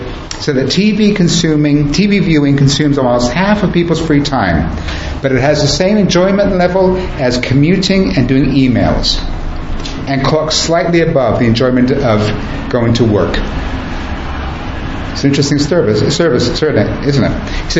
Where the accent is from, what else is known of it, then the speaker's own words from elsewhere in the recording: United States; moved away; And I came from the United States, and we also had, you know, very legalistic sense of rules